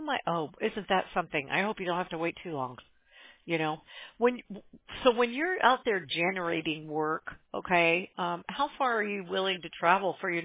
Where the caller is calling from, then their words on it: California, United States; No, Orange County. Orange County.